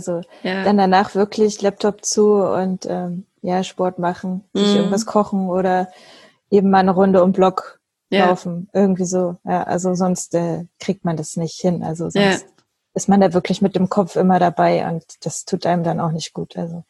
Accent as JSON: {"language": "German", "town": "Bitterfeld-Wolfen", "region": "Saxony-Anhalt", "country": "Germany", "tie": "born or raised there", "said": "Eigentlich komme ich aus Bitterfeld-Wolfen, also das ist in Sachsen-Anhalt."}